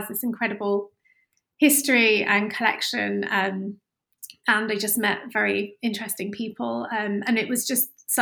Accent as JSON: {"language": "English", "town": "Luton", "region": "East of England", "country": "United Kingdom", "tie": "born or raised there", "said": "I grew up in Luton, which is a town just outside London."}